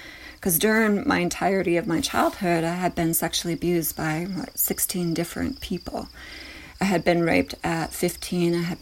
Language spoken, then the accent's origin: English; Minnesota, United States; I am Wolf Clan. … I am from the White Earth Ojibwe Nation.